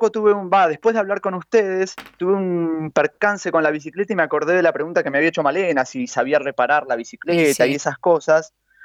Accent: Spain; moved away; Yo salí de España sabiendo unas 20 palabras en inglés.

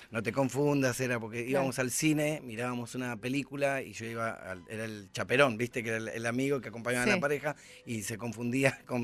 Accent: Argentina; accent: Argentine; por ser argentino, una de las cosas que nos pasa a nosotros como argentinos cuando salimos para conquistar todo Latinoamérica es nos acepto. Bueno, nosotros tenemos un acento muy como medio como fanfarrón, medio canchero.

